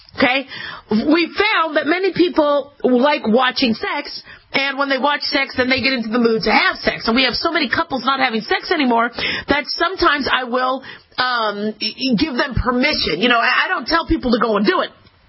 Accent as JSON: {"language": "English", "town": "Los Angeles", "region": "California", "country": "United States", "tie": "born there", "said": "but I'm from California. I was born in L.A., so we need to show California still some love, okay?"}